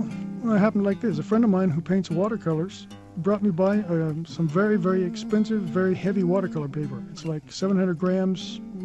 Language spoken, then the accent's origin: English; California, United States; I come from Southern California, and to be told that you'll never surf again is pretty much a death sentence.